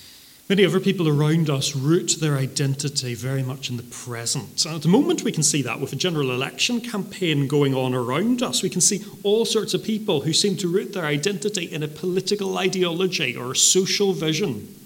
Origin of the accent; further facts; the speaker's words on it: Northern Ireland, United Kingdom; also born or lived in United States; When I was young and I lived in America, this always happened because people would find out I was from Northern Ireland.